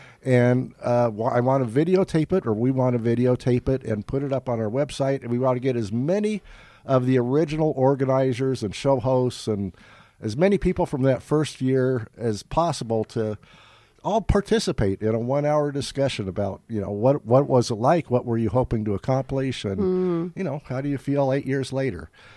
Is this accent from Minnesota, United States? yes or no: no; Denver, Colorado, United States; Yeah, I grew up in Denver.